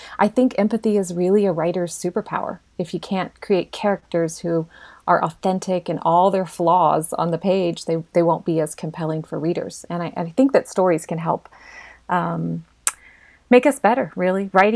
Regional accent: Hannibal, Missouri, United States; I was raised in Hannibal

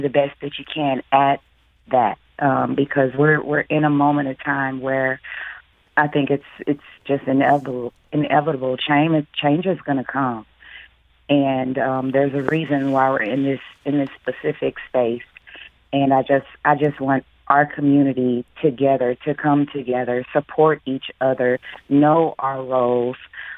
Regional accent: Ferguson, Missouri, United States; I'm from Ferguson and I was on the street.

